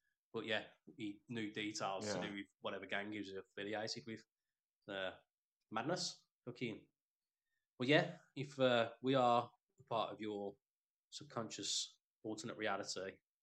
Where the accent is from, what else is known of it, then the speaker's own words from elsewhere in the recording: Canada; Fucking, we're all Canadian. Canada, Canada.